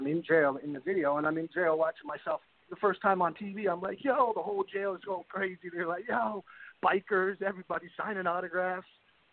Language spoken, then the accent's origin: English; Toronto, Ontario, Canada; What happened was, when I grew up in Toronto, and then I started getting a little trouble.